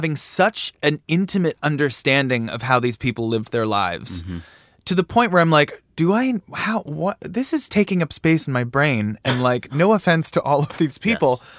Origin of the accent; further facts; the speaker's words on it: Canada; I think growing up in Canada